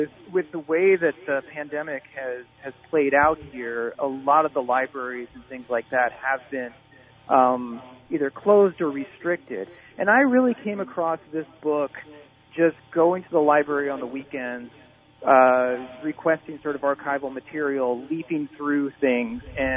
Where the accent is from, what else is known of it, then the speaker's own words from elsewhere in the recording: Litchfield, Illinois, United States; In Illinois, I grew up in Litchfield.